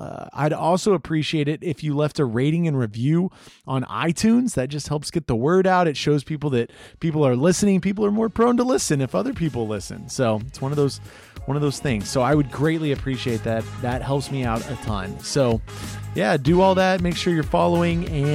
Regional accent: Texas, United States; I didn't realize you live in Austin. I'm a Texan originally.

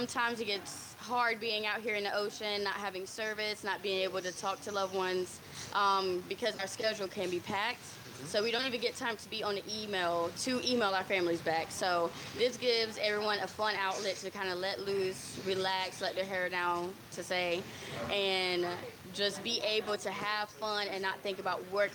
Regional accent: Charlotte, North Carolina, United States; Charlotte, North Carolina.

